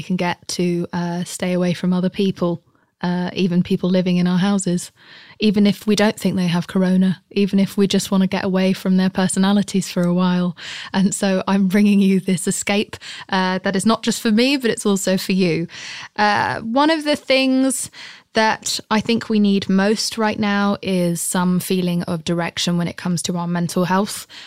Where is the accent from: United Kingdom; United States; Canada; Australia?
United Kingdom; England; As an English person, I don't understand it, but I aspire towards it.